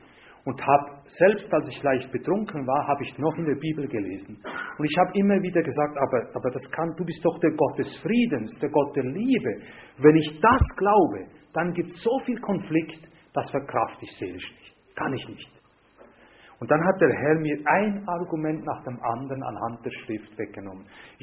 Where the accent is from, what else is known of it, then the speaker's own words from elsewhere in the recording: Italy; kam der 8. Dezember, ein großes katholisches Volksfest, wie in Südamerika, Polen oder ebenso auch bei uns in Italien.